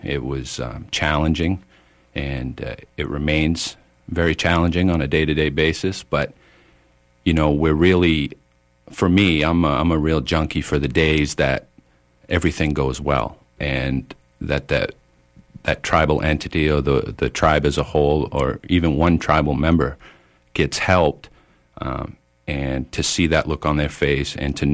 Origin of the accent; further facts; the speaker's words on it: Indian Island, Maine, United States; I was born and raised on Indian Island.